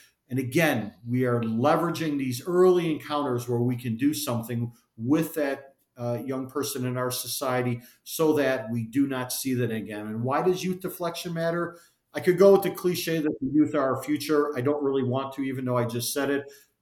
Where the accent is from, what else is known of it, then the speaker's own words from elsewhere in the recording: Chicago, Illinois, United States; I grew up in the Salvation Army, as I like to say, in Chicago.